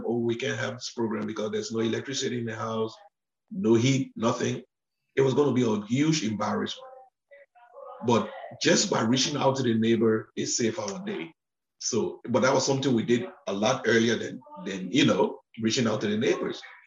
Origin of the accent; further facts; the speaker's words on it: Liberia; now in Croydon, United States; Originally from Liberia in West Africa.